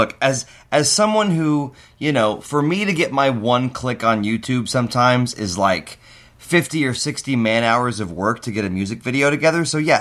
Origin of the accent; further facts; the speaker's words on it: New York City, New York, United States; As a New Yorker, this is one of those stories that gets big because it was an amazing piece of video, but like, I live in New York City.